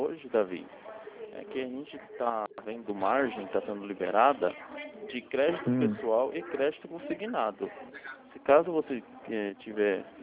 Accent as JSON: {"language": "Portuguese", "region": "São Paulo", "country": "Brazil", "said": "Não, eu tenho parente no Belém, tá? Mas a gente é de São Paulo."}